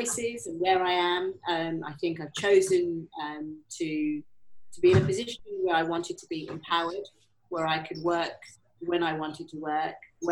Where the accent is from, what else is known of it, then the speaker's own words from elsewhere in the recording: London, United Kingdom; I'm from West London